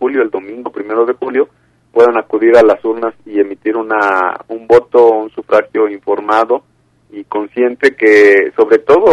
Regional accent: Mexico

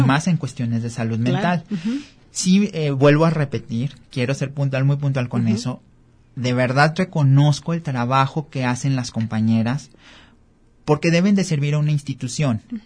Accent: Unión de San Antonio, Jalisco, Mexico; Yo soy originario de Unión de San Antonio.

